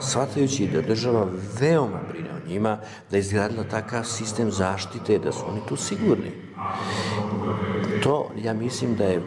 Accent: Serbia; Mi smo iz Srbije, evo i tu su kolege iz Novog Sada

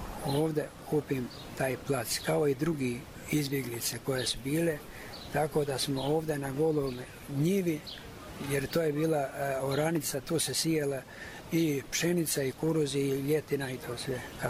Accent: Veliki Gradac, Sisak-Moslavina County, Croatia; moved away; Ja sam iz opštine Gline, Veliki Gradac, to mi je rodno mjesto.

